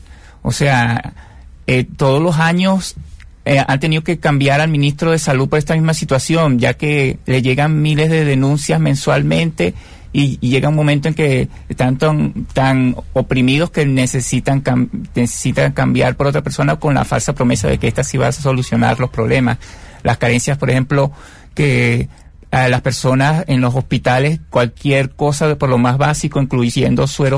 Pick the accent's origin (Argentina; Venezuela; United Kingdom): Venezuela; Maracay, Aragua; Yo, Maracay.